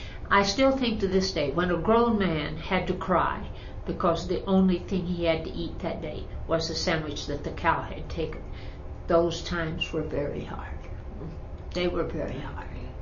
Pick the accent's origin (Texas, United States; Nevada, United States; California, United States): Texas, United States; When I was a child in the 1940s, growing up in Central Texas, our little town didn't have Rotary or Lions Club or any service clubs like this.